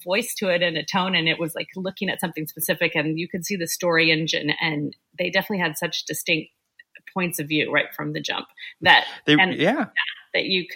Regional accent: Oklahoma, United States; And I grew up in Oklahoma.

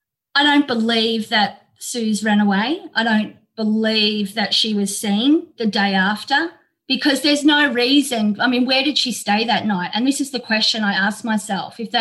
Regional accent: Melbourne, Victoria, Australia; also born or lived in Healesville; she came to school almost when I came to school, which was in Healesville when I was in year nine. I moved up there from Melbourne and we sort of became friends.

